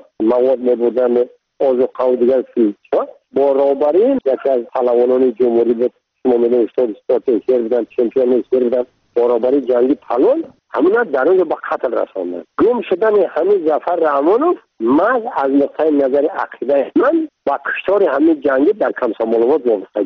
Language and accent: Persian; Tajikistan; first language Tajik